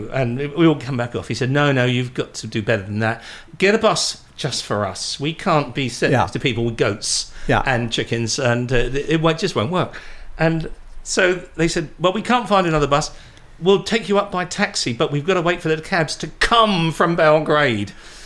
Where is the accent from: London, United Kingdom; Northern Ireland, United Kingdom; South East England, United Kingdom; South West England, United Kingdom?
South East England, United Kingdom; Portsmouth; we played a show down my hometown of Portsmouth.